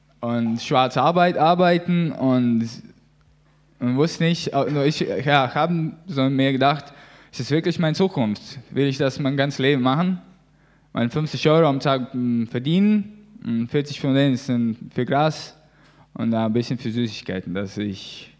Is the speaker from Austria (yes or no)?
no; Latvia; German is a second language; now in Germany; Ich komme ursprünglich aus Lettland.